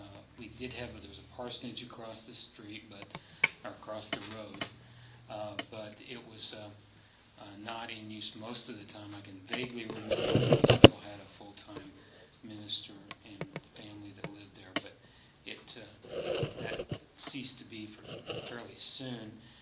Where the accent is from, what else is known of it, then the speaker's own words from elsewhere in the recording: Ottawa, Kansas, United States; also born or lived in Franklin, Kansas; Yeah, I grew up, I was born in Franklin, Kansas, and grew up in Ottawa, actually, and grew up in a little community called Peoria.